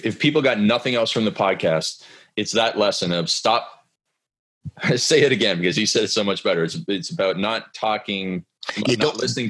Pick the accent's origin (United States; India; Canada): Canada; Stratford, Ontario; I grew up in Canada on a farm in a small town of Stratford, Ontario, where you play hockey and drink beer